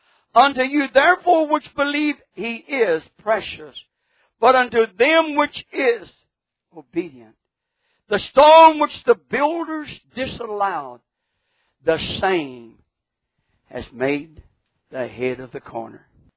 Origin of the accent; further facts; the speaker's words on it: California, United States; also born or lived in Oklahoma / Texas; I was born in Oklahoma, grew up in California, and lived in Texas since I was a teenager. So you see, I'm all messed up.